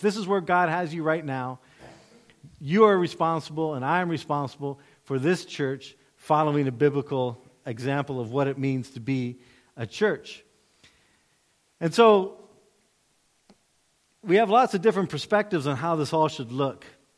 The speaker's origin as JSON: {"language": "English", "country": "United States", "said": "As an American, for example, democracy, well, obviously that's how everything should be."}